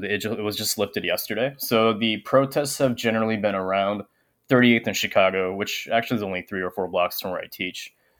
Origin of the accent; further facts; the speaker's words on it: Japan; now in Minneapolis, United States; I'm a Sri Lankan American. I was born and raised in Japan, so I come from the perspective of a non-Black POC here. I also live in North Minneapolis